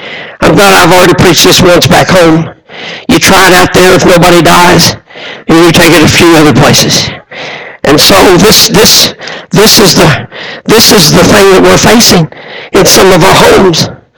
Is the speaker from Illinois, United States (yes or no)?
yes; Illinois, United States; When I grew up in Southern Illinois, I grew up with one motive in my mind.